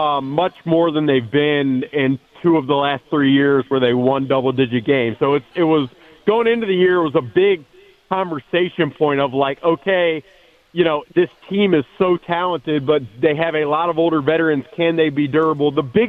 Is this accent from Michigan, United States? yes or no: no; Birmingham, Alabama, United States; I'm from Birmingham, so I've known